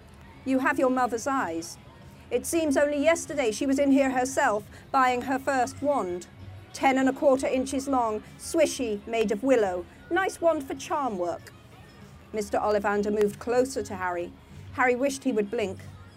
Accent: Scotland, United Kingdom; I'm from Scotland. I am not used to this.

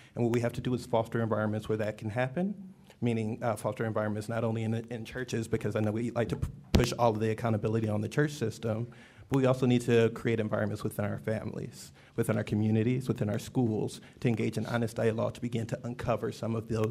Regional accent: Detroit, Michigan, United States; also born or lived in Washington, D.C.; I'm coming from a perspective of growing up in Detroit, Michigan, which, of course, is another majority black city, moving to D.C., which is, of course, another majority black city, and now working in Harlem.

